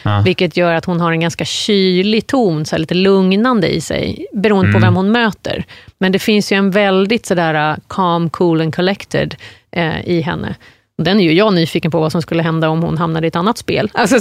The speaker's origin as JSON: {"language": "Swedish", "region": "South East England", "country": "United Kingdom", "second_language": "Swedish", "moved": "yes", "said": "jag kommer från Surrey, sydvästra London."}